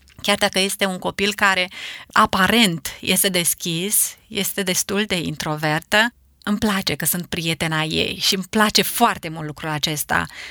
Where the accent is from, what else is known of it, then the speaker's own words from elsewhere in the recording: Iași, Iași County, Romania; also born or lived in Târgu Neamț; now in Bacău, Romania; Am copilărit la Iași, am locuit pentru 9 ani la Târgu Neamț, de 10 ani suntem la Bacău.